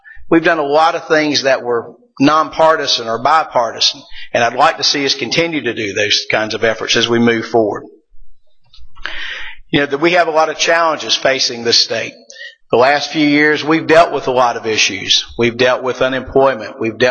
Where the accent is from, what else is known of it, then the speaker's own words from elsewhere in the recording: Kings Mountain, North Carolina, United States; Growing up in Kings Mountain, I practiced law in a small town